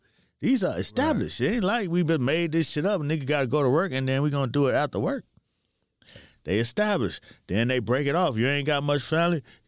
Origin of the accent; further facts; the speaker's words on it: Miami, Florida, United States; I'm from Miami, man.